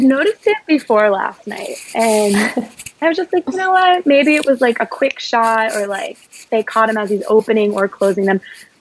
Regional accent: Northeast, United States; Like, maybe I've heard it in passing, but I'm from the Northeast and like, I've never heard anyone use that seriously.

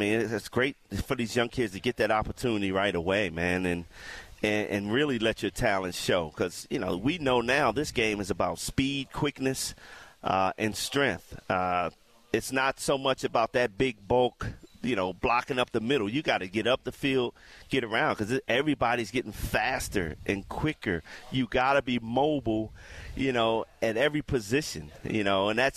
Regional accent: Baltimore, Maryland, United States; So Maryland was my number one school. I grew up in Baltimore.

